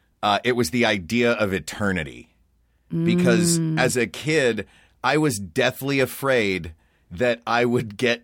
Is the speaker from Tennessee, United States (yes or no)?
yes; Knoxville, Tennessee, United States; So I was born and raised in Knoxville, and there weren't a lot of Catholics in Knoxville.